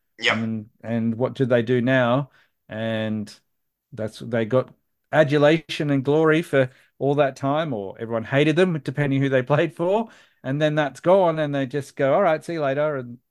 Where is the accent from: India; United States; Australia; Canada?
Australia; It actually makes it sound like we're saying, what did you do to die? Because we're so Australian.